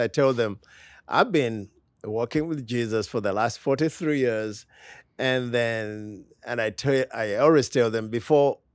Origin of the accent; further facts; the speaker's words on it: Uganda; So that is a very big, outside church in Uganda. It's about 30%.